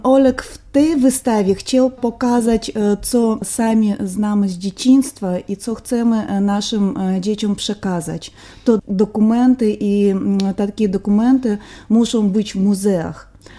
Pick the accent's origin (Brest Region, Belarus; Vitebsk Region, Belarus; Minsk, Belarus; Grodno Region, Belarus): Brest Region, Belarus; Brest; Tak, pochodzimy oboje z Brześcia.